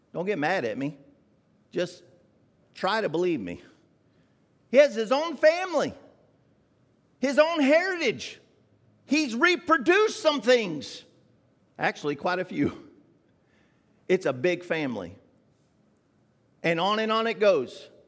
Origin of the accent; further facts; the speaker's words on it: Florida, United States; At least that's what it was when we were growing up in Florida.